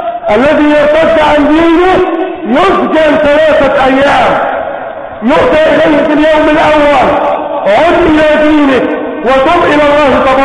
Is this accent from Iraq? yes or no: no; Egypt